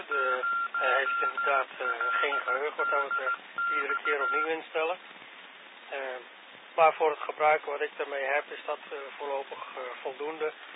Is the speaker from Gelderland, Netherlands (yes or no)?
yes; Dieren, Gelderland, Netherlands; Ik kom eigenlijk uit Dieren. Maar zoals gezegd, ik ben aan het werk in Sneek voor een paar weken. En nu vanaf de camping luister ik even mee en doe ik even mee.